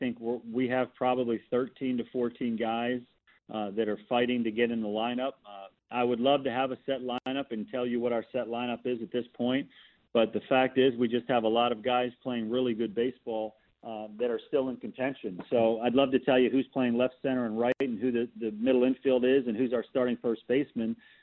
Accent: Buffalo, New York, United States; born there; I was born in Buffalo.

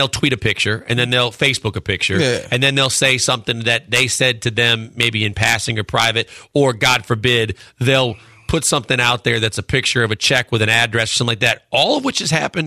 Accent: Milwaukee, Wisconsin, United States; when I was a ball boy growing up in Milwaukee

